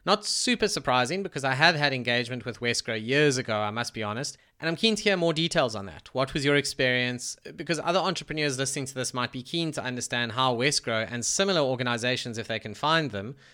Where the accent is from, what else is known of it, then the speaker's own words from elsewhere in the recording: Johannesburg, Gauteng, South Africa; now in Cape Town, South Africa; So I grew up in Joburg. I lived there for 27 years or whatever it was, and in Cape Town for the past decade.